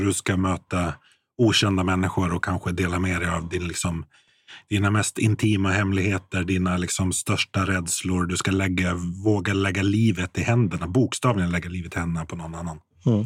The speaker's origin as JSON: {"language": "Swedish", "region": "Gotland", "country": "Sweden", "said": "som gotlänning så är jag väldigt less på"}